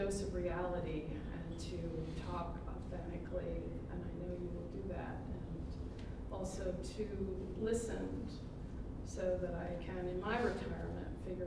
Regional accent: Alexandria, Virginia, United States; I am from Alexandria, Virginia, right across the Potomac River from Washington, D.C. in the USA.

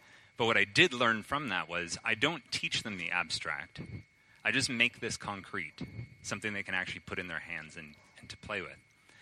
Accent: Canada; now in Germany; I'm originally from Canada. I'm currently teaching in Germany, moving to Belgium in a month.

